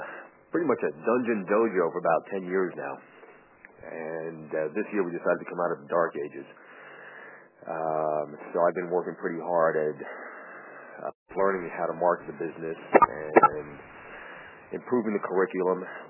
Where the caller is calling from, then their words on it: New York, United States; Upstate New York.